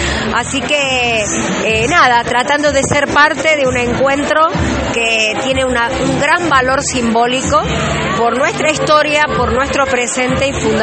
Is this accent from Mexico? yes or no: no; Argentina; esos valores que nos caracterizan como argentinos.